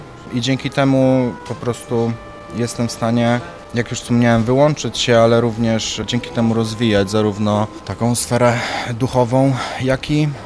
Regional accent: Janów Lubelski, Lublin Voivodeship, Poland; W Janowie Lubelskim, skąd pochodzę, istnieje orkiestra dęta

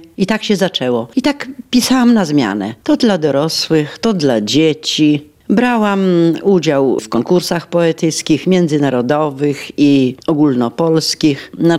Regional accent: Witulin, Lublin Voivodeship, Poland; I żeby napisać jakiś wiersz, to ja biegnę myślami do Witulina. Tam widzę rodziców, rodzeństwo i wszystko to, co mnie otaczało.

